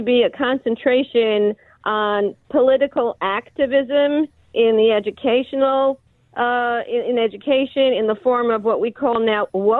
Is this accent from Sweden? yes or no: no; Australia; I'm from Australia